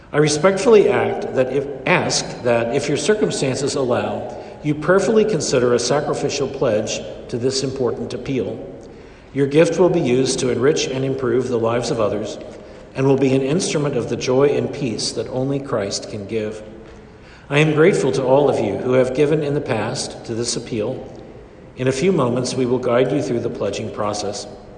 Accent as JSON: {"language": "English", "town": "Kansas City", "country": "United States", "tie": "born there", "said": "Did you know that's where I'm born? I was born in Kansas City. I love Kansas City."}